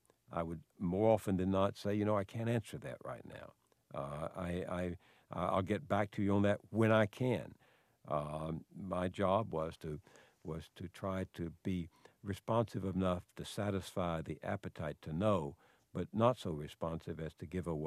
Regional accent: Deep South, United States; One was growing up a Southerner. I grew up in the Deep South that had suffered, as had the nation, from 250 years of denial about slavery.

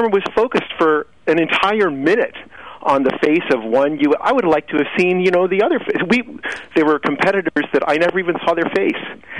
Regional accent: United States; And the other thing is that it seemed to me that they thought that I, as an American viewer, was really only interested in seeing U.S. athletes.

